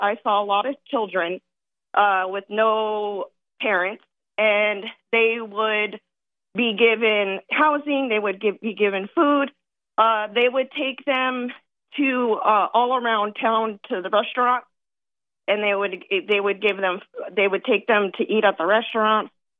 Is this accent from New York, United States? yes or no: no; Oxnard, California, United States; By the bay. It's like Port Hueneme area